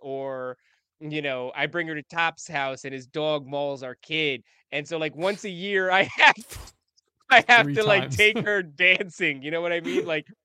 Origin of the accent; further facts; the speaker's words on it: Elizabeth, New Jersey, United States; I used to live in New Jersey. I was raised in Elizabeth and, you know, visited, worked in Newark for a period.